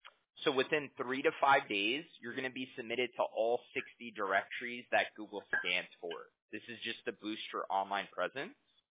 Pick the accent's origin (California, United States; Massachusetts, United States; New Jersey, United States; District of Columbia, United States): California, United States; Huntington Beach; Costa Mesa is where the company is located. I'm from Huntington Beach, though.